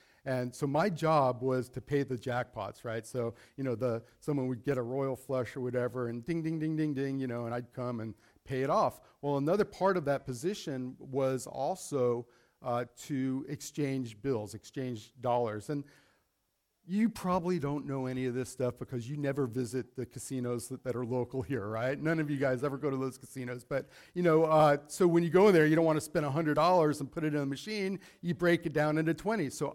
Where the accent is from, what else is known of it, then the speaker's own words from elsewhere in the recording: Las Vegas, Nevada, United States; also born or lived in New York; So I was not born in Vegas. I was brought there. My parents moved there from New York when I was like 7 years old. But I grew up there up until just a couple of months ago.